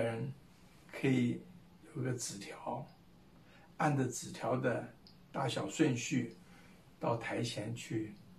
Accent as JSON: {"language": "Chinese", "town": "Fuqing", "region": "Fujian", "country": "China", "tie": "born or raised there", "said": "我小的时候住在福建的福清，福清是靠海，所以每一次一听说日本人要进城，吓得大家就赶快找地方躲起来。"}